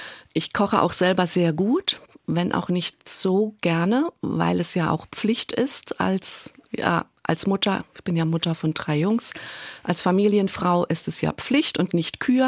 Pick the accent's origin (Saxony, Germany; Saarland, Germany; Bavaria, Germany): Saarland, Germany; Ich bin Saarländerin selber